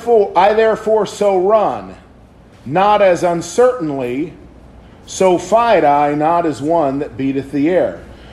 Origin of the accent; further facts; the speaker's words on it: Kansas, United States; now in Pensacola, United States; I've been in Pensacola, Florida for 18 years. I'm originally from Western Kansas.